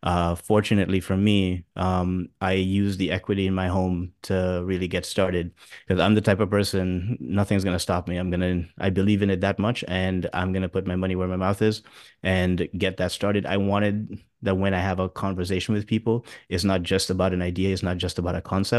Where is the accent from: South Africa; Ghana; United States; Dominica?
Dominica; I grew up in the Caribbean in Dominica, and music has always just been a big part of my family